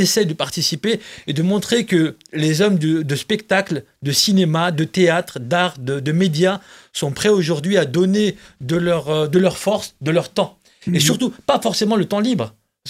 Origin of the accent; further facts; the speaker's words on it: Grand Est, France; Moi je suis originaire donc de Moselle, du pays naborien.